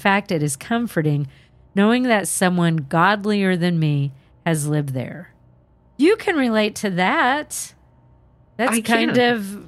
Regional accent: Holdrege, Nebraska, United States; from Nebraska that instant messaged Carol on Facebook about them growing up in Alma. I grew up in Holdridge in the 60s and 70s.

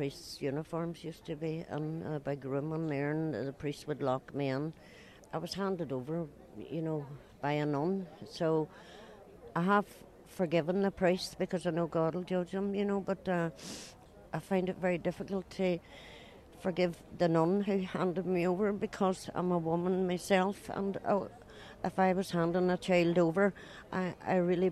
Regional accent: Portadown, Northern Ireland, United Kingdom; also born or lived in Glasgow, United Kingdom; born in Scotland. I was born in Glasgow, and then my mum and dad broke up, and they went to Portadown, and mummy and daddy left me there on the doorstep

